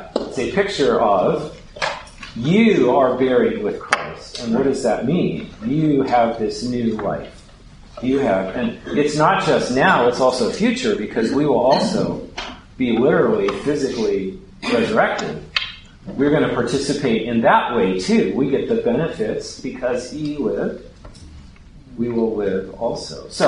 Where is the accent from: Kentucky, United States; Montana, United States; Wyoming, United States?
Wyoming, United States; And immediately, that's a big deal, because that's where I was born. I am Wyoming native. That's my home.